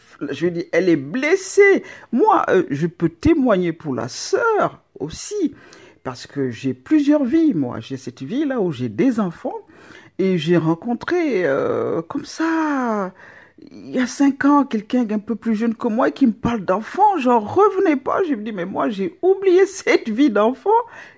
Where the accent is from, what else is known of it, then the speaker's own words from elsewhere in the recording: Cameroon; now in France; moi je suis camerounais